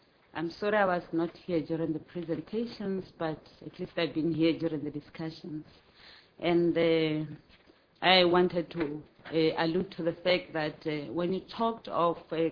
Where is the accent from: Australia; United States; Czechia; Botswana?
Botswana; English is a second language; I come from Botswana with a very high rate of co-infection, between 60% and 80%.